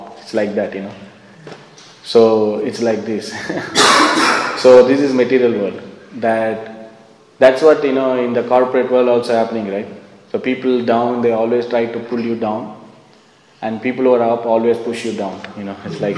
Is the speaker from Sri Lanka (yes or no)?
yes; Sri Lanka; because you're from India, I'm from Sri Lanka, and this terrorist attack is going on.